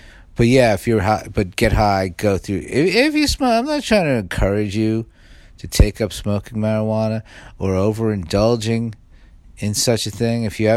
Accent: Staten Island, New York, United States; I grew up in Staten Island. No one's, it's part of New York City, but nobody's a tourist of Staten Island.

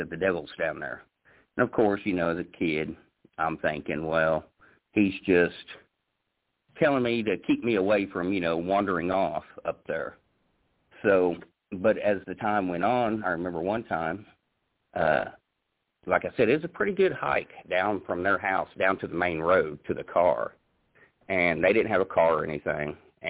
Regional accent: Indiana, United States; And, of course, everybody knows I'm originally born and raised in Indiana, northern Indiana, actually.

